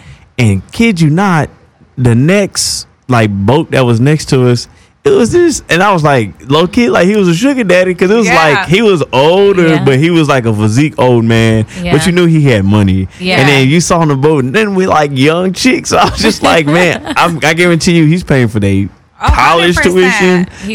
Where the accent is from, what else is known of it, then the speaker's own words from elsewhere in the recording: Houston, Texas, United States; I'm from Texas, so I'm from Houston, Texas, so it's different from, I guess, in LA because in the South